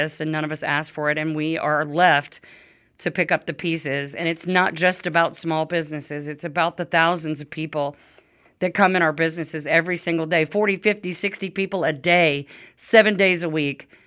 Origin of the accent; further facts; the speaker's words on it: New Orleans, Louisiana, United States; now in Mobile, United States; I am a city girl. I was raised in New Orleans, and I've lived in Mobile for 20-something years, and we don't farm in Mobile, you know?